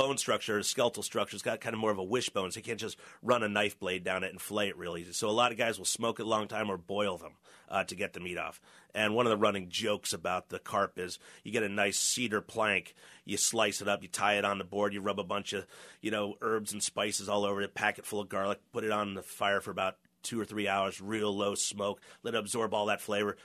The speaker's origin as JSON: {"language": "English", "town": "Philadelphia", "region": "Pennsylvania", "country": "United States", "tie": "born or raised there", "said": "as a city kid, you know, growing up in Philly area"}